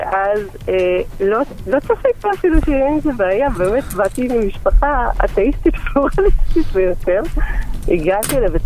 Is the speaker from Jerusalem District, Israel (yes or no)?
yes; Jerusalem, Jerusalem District, Israel; אני גדלתי בגילו בירושלים.